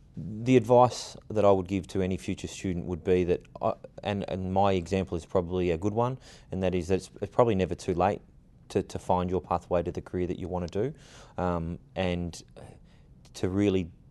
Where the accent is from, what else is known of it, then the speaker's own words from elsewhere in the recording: Mildura, Victoria, Australia; I took on a teaching role back home here in my hometown in Mildura